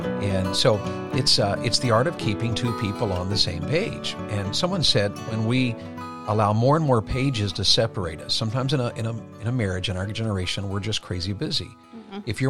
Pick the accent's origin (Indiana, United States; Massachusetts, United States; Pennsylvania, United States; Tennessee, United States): Tennessee, United States; She's from Ohio. I'm from Tennessee.